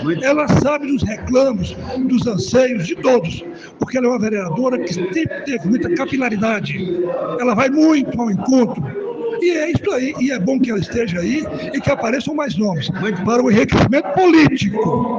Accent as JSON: {"language": "Portuguese", "town": "Vitória da Conquista", "region": "Bahia", "country": "Brazil", "said": "Eu que sou conquistense do bairro Brasil, periferia desta cidade, e depois vou para a zona rural, lá de onde sou egresso"}